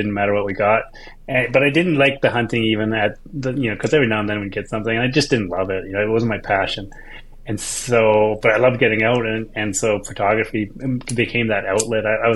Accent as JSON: {"language": "English", "town": "Whitehorse", "region": "Yukon", "country": "Canada", "said": "I'm from Whitehorse, Yukon, northern Canada, so like in the far north of Canada. The Yukon's about the size of California, but we have 40,000 people here."}